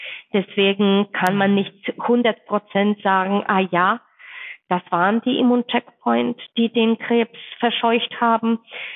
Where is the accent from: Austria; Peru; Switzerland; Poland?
Poland; Ich komme ursprünglich aus Polen und meine Familie, das heißt meine Mutter und mein Bruder, leben immer noch dort.